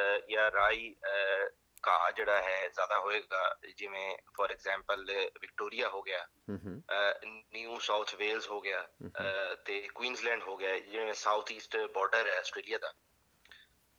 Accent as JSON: {"language": "Punjabi", "town": "Lahore", "region": "Punjab", "country": "Pakistan", "moved": "yes", "lives_now": "Australia", "said": "ਮੈਨੂੰ ਕੋਈ ਤਕਰੀਬਨ 12 ਸਾਲ ਹੋ ਗਏ। ਮੈਂ 12 ਸਾਲ ਪਹਿਲੇ ਮੈਂ ਪਾਕਿਸਤਾਨ ਤੋਂ ਲਾਹੌਰ ਤੋਂ ਮਾਈਗ੍ਰੇਟ ਕੀਤਾ"}